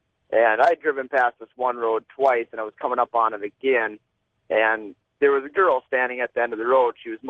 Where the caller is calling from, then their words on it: Tennessee, United States; in Tennessee, George.